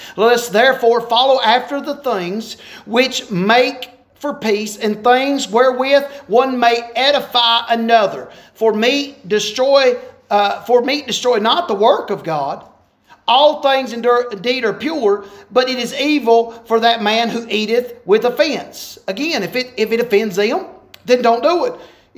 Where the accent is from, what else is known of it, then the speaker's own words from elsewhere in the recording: the South, United States; That would be really hard for me because I'm from the South and we like to eat.